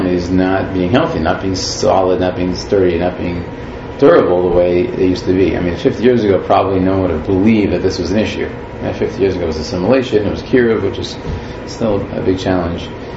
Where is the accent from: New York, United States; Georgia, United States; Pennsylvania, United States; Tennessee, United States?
Georgia, United States; Atlanta; also born or lived in Israel / Baltimore, United States; So my background, I grew up here in Atlanta.